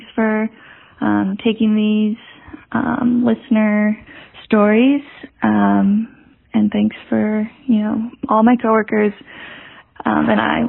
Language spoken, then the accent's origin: English; Missouri, United States; I'm from Missouri, and I work for a county health department here.